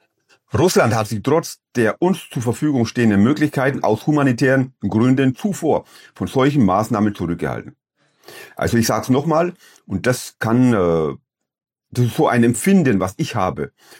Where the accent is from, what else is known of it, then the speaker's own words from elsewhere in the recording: Bindlach, Bavaria, Germany; born there; Ich bin in Bayreuth oder in der Nähe von Bayreuth geboren, nämlich in Bindlach.